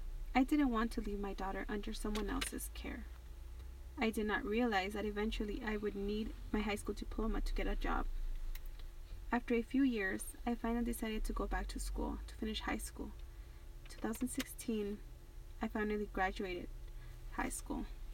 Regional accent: Northridge, California, United States; I grew up in Northridge, California. My parents and I lived in a one-bedroom apartment.

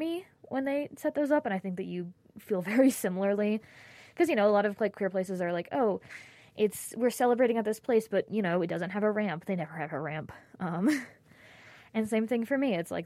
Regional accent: the South, United States; because I'm from the South.

